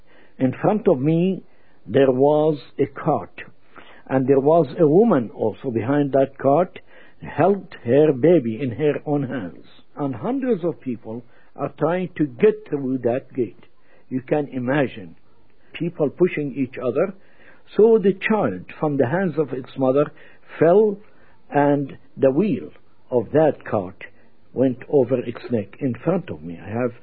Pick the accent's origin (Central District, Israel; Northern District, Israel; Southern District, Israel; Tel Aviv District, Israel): Central District, Israel; Lod; now in Ramallah, Palestine; My hometown where I was born, Lydda, Palestine, and now it's called Lydda, Israel. We were evicted of our home in 1948 when the Israelis took over my hometown, and we came here to Ramallah on the West Bank.